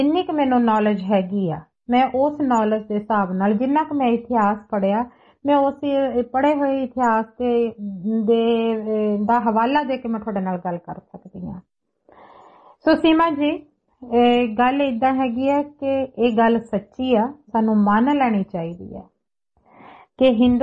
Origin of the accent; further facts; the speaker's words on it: Punjab, India; born there; ਮੈਂ ਨਾ ਹਿੰਦੂ ਹਾਂ ਨਾ ਸਿੱਖ ਹਾਂ, ਮੈਂ ਪੰਜਾਬੀ ਹਾਂ ਔਰ ਮੈਨੂੰ ਮਾਣ ਆ ਕਿ ਮੈਂ ਪੰਜਾਬ ਦੇ ਵਿੱਚ ਪੈਦਾ ਹੋਈ ਹਾਂ ਤੇ ਇੱਕ ਪੰਜਾਬਣ ਆ।